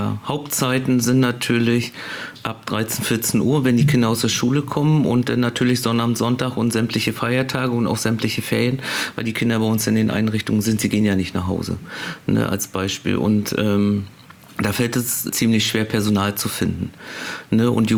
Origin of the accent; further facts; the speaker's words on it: Stralsund, Mecklenburg-Vorpommern, Germany; Stralsund.